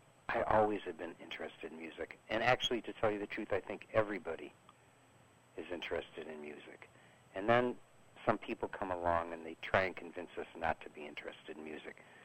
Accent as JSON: {"language": "English", "town": "Chicago", "region": "Illinois", "country": "United States", "said": "Originally, I am from Chicago."}